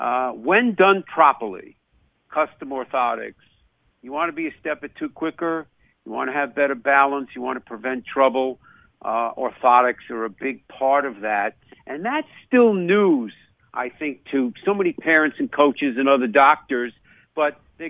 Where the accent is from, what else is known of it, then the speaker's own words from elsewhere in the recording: Massapequa, New York, United States; I grew up in Massapequa, Long Island.